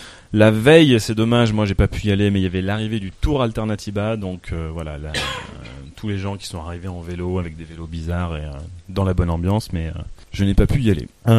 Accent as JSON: {"language": "French", "town": "Lyon", "region": "Auvergne-Rhône-Alpes", "country": "France", "said": "nous on est lyonnais"}